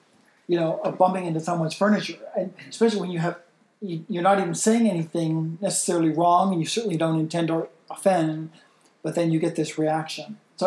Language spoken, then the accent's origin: English; Canada; oh, well, this is one thing about being Canadian.